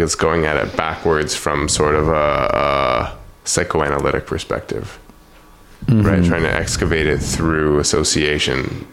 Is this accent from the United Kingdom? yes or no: no; Toronto, Ontario, Canada; So having never been to Toronto, do you feel like you've got a solid sense of my hometown there?